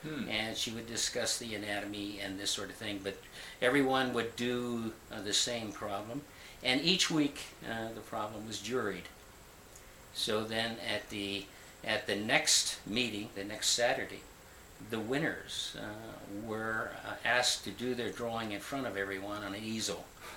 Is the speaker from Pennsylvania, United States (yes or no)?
yes; Pittsburgh, Pennsylvania, United States; I was born in 1936 in Pittsburgh, Pennsylvania. This is where I grew up